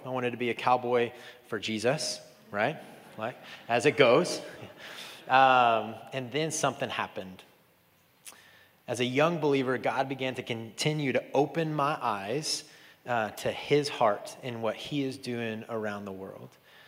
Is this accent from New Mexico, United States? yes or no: no; Kansas, United States; I am from Kansas. I grew up on a cattle ranch in Kansas. And growing up on a cattle ranch in Kansas, I had one goal in life, to be a cowboy, right?